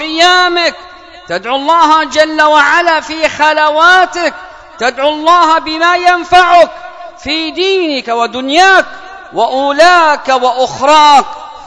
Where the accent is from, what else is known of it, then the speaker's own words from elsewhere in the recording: Yemen; اللهم من أراد بلادنا اليمن بسوء فاجعل فتنته في نفسه